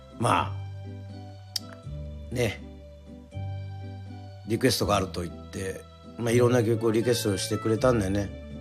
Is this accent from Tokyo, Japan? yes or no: no; Yoron, Kagoshima, Japan; 私生まれも育ちも与論島でございますが